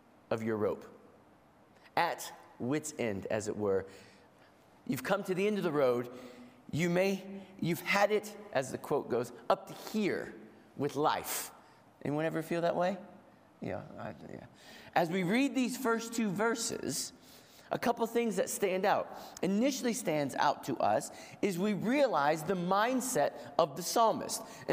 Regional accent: United States; Over the years, I've had the opportunity growing up in America to drive through, in, and around various mountains in the East Coast of America.

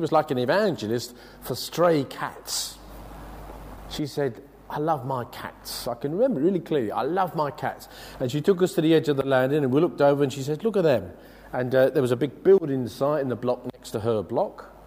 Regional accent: London, United Kingdom; I lived where I was born in East London, in Bow, in Mile End.

